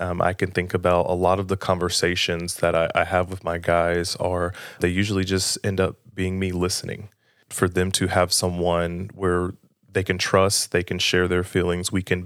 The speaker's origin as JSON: {"language": "English", "town": "Spartanburg", "region": "South Carolina", "country": "United States", "said": "And I'm originally from Spartanburg, the youngest of five."}